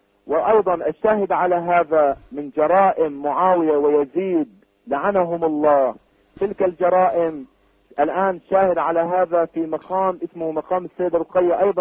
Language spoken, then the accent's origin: Arabic; Lebanon; عندنا في لبنان